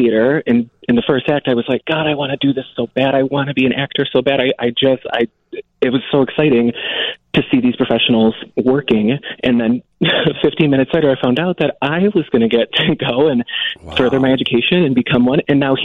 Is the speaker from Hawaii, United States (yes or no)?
no; Fraser, Michigan, United States; The Detroit area, greater Detroit. I grew up in Fraser.